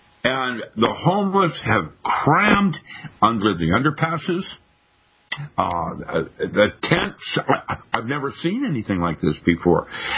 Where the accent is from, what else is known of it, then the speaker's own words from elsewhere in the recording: Seattle, Washington, United States; I grew up in Seattle. I love Seattle. I remember Seattle as it was, not as it is